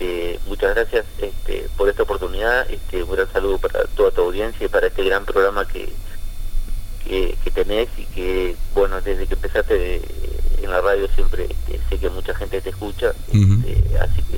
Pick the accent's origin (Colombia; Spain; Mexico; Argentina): Argentina; como todo argentino, ¿no?